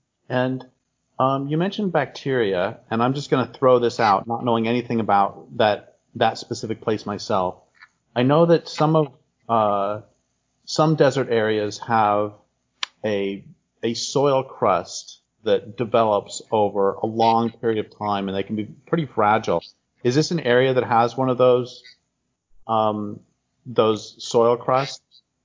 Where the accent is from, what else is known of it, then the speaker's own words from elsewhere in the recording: Colorado, United States; Is that I grew up in Colorado, and go way, way up into the high country, you can see wagon tracks from 100 years ago on the alpine tundra.